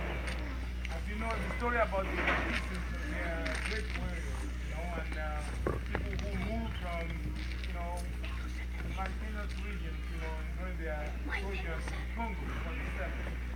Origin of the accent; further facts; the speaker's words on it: Nigeria; born there; I usually tell people that I'm from all Africa because I believe I'm a nationalist, but I was born in Nigeria.